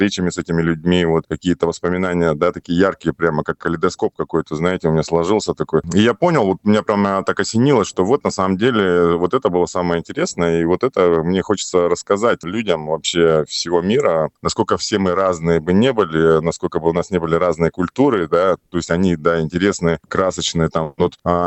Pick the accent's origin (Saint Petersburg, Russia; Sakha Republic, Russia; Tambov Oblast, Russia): Sakha Republic, Russia; Именно, видимо, потому что я из Якутии, путешествия в какие-то дальние страны для меня всегда была тайна такой за семи печатями.